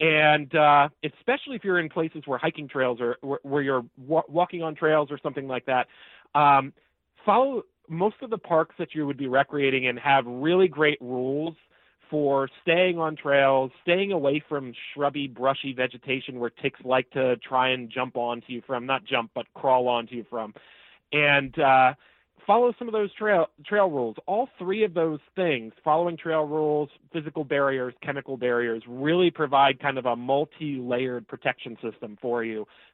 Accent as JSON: {"language": "English", "region": "East Coast", "country": "United States", "lives_now": "Michigan, United States", "said": "I'm not from Michigan, but when I go and talk to folks who are, they can. I'm from the East Coast, where ticks have just kind of been here, there, and everywhere for a very long period of time."}